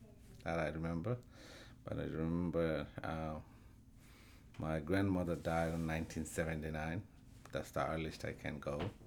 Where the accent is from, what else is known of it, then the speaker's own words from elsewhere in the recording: Beanibazar, Sylhet Division, Bangladesh; born there; English is a second language; I was born 1969 in Bangladesh, District Sylhet, post office Biani Bazaar.